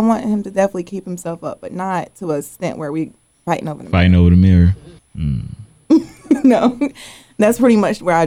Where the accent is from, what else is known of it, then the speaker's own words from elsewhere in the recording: the South, United States; I'm from the South.